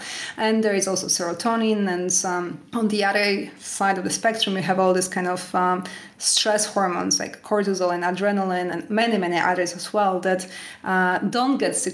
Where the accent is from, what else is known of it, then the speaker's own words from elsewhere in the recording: Canada; now in France; Yeah, you know, when I moved to France, I moved here from Canada, and so I was used to the typical Canadian way of eating.